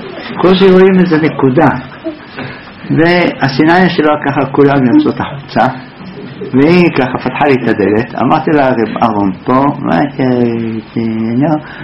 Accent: Jerusalem District, Israel; כאן בפינה של יוסף ומתתיהו עם דוד ילין, זה עוד רחל. אני שם גדלתי מגיל אפס. מגיל חמש הייתי הולך מרחוב יונה עד שמה כל בוקר לתפילה

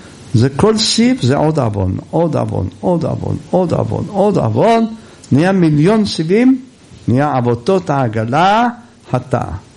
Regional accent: Jerusalem, Jerusalem District, Israel; גדלנו בירושלים עם הירדנים

